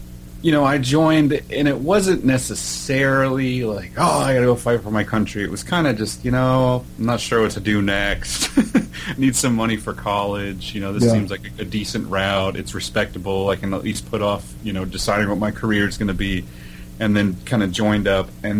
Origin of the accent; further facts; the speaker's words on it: Oklahoma, United States; moved away as an adult; when I joined the military and was stationed up here in Washington, that's how I got up here. I'm originally from Oklahoma.